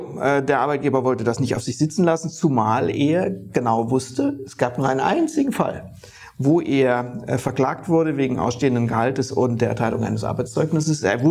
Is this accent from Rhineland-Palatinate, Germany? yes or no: yes; Rhineland-Palatinate, Germany; Ich bin ein großer Verfechter der Mundart. Ich komme aus der Pfalz und könnte auch ganz anders hier reden.